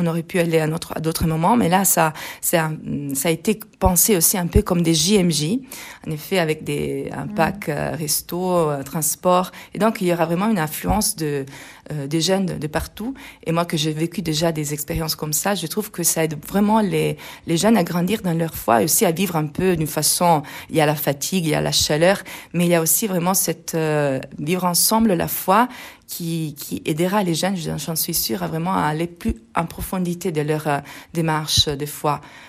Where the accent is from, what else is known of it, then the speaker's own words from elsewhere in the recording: Italy; French is a second language; parce que bon, je suis italienne et je l'apprécie énormément